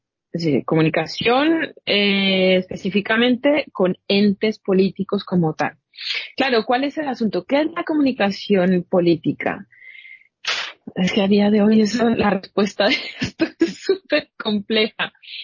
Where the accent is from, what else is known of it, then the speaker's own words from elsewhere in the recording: Colombia; moved away as an adult; now in Spain; Yo soy colombiana y en Colombia hice una formación para ser educadora en ciencias sociales. Es decir, yo fui profesora de geografía, políticas e historia durante muchos años. Y cuando llegué a España, hace ya también muchos años